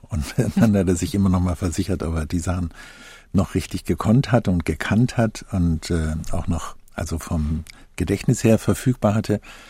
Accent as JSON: {"language": "German", "town": "Nuremberg", "region": "Bavaria", "country": "Germany", "tie": "born or raised there", "said": "Ich bin in Nürnberg groß geworden und das ist eine wirklich sehr schöne alte Stadt"}